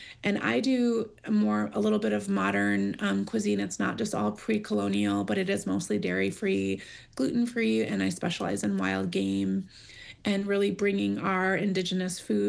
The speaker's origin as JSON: {"language": "English", "town": "Pine Ridge Indian Reservation", "region": "South Dakota", "country": "United States", "tie": "born or raised there", "also_born_or_lived": "Minneapolis", "said": "I am a citizen of the Oglala Lakota Nation, born and raised on the Pine Ridge Indian Reservation. I also grew up Southside, Minneapolis, part-time. I am both Lakota and Jewish."}